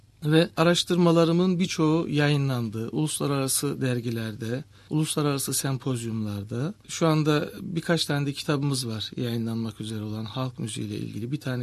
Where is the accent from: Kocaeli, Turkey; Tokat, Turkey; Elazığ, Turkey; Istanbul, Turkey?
Tokat, Turkey; Turhal; born there; 1964 Turhal doğumluyum.